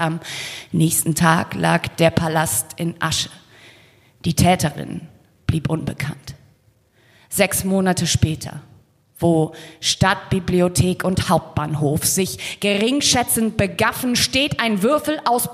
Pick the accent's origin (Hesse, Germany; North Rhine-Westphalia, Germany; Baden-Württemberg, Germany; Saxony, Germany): Baden-Württemberg, Germany; Stuttgart; Ich komme aus Stuttgart, deswegen habe ich ein Märchen mitgebracht, das in Stuttgart spielt.